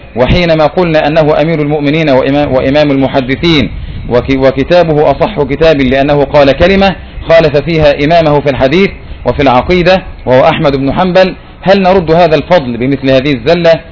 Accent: Syria; وعندنا بالشام يقولون كلمة

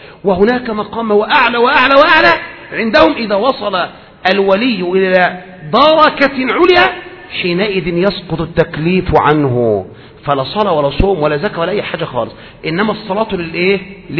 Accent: Egypt; علشان كده إحنا عندنا في مصر يقول لك إيه؟

